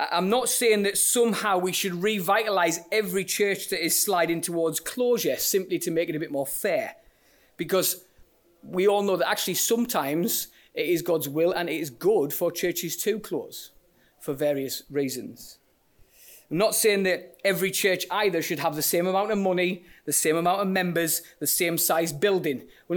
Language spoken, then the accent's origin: English; Silksworth, North East England, United Kingdom; I grew up in Silkswith, which is an ex-mining village in northeast of England. It's now, I'm not even the most southerly suburb of Sunderland, but that's where it is. I grew up there.